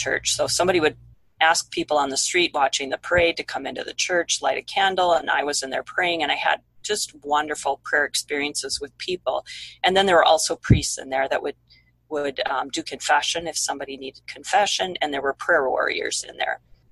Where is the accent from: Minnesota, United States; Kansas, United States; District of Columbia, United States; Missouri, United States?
Minnesota, United States; Owatonna; I'm from Owatonna, Minnesota. We don't do this here.